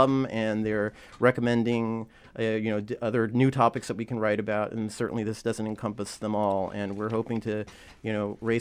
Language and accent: English; St. Petersburg, Florida, United States; It was a shock to see my hometown of St. Pete, Florida, have 500 people come out for an Occupy event. There was no activism there when I was growing up.